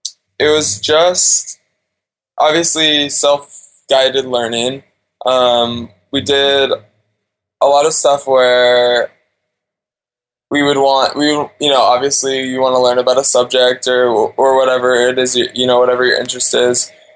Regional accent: Alaska, United States; So I was born and raised in Alaska.

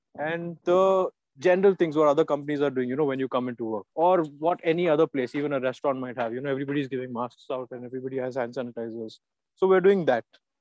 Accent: Pune, Maharashtra, India; I'm from Pune. I'm what, 28, and I am a director of a manufacturing company in Pune.

